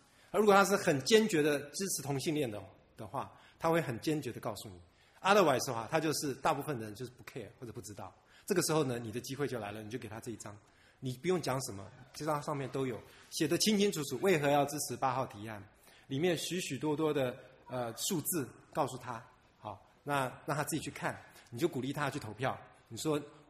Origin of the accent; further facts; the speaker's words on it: China; 我觉得哎，我们中国人实在是明光照耀哈